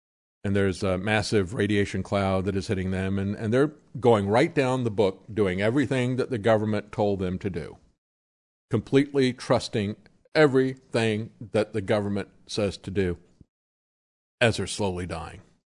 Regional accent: Tampa, Florida, United States; I grew up in Tampa, Florida

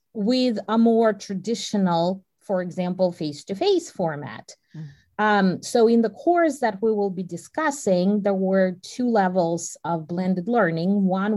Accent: Russia; English is a second language; moved away; Well, interestingly enough, I came from Russia.

